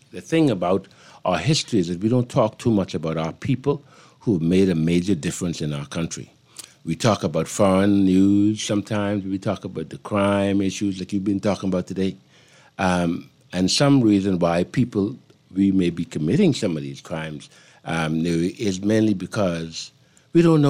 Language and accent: English; Bennett's Harbor, Cat Island, Bahamas; I hail from Bennett's Harbor, Cat Island.